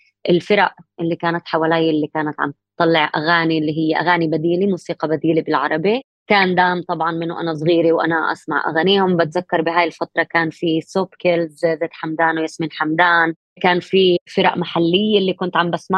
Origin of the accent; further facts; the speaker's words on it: Haifa, Haifa District, Israel; انا من حيفا فلسطينية حاملة هوية إسرائيلية موجودة بسيستم جدا جدا معقد، وكمان هذا الشيء بحيفا كمان لأنه مدينة مختلطة